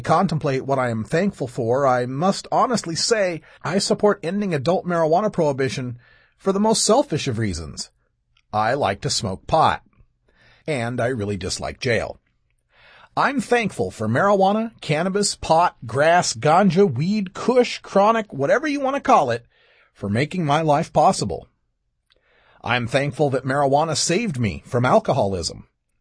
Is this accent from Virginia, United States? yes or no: no; Idaho, United States; living in Idaho wasn't helping matters. In my home state, you can have not a speck of marijuana on you and still be arrested for merely being high.